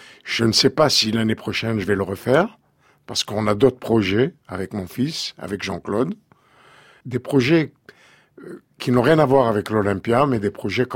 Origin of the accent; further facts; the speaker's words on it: Algeria; C'était des gens de chez nous. Et puis, en Algérie, on avait une certaine fierté